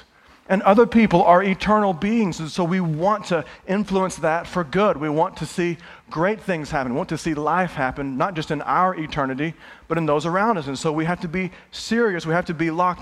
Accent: Houston, Texas, United States; I remember so many times growing up in Houston, this place called Astro World.

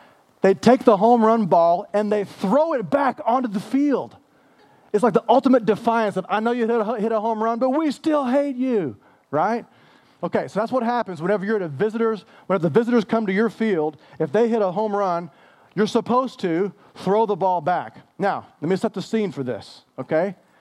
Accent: Houston, Texas, United States; also born or lived in San Antonio; I'm from Houston, right? Born in San Antonio, but grew up in Houston, right?

